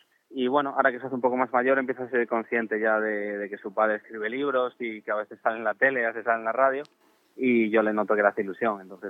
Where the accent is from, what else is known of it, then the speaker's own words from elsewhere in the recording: Vigo, Galicia, Spain; yo soy vigués orgulloso, vivo en Vigo, cuando podría haberme ido a cualquier otro sitio.